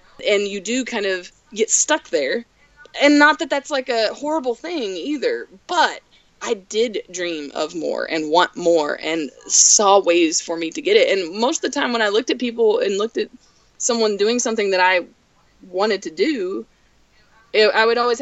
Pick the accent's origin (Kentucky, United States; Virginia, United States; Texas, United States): Kentucky, United States; Where I grew up in Southeast Kentucky in Letcher County, down Highway 7 between the Twin Bridges, up on the hill in a 3-story log cabin that I was raised in, back up in the mountains.